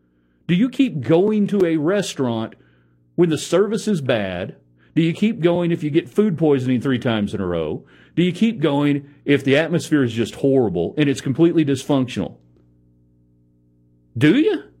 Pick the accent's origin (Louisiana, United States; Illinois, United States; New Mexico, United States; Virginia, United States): New Mexico, United States; I'm from New Mexico, and I introduced a bunch of hillbillies to real Mexican food.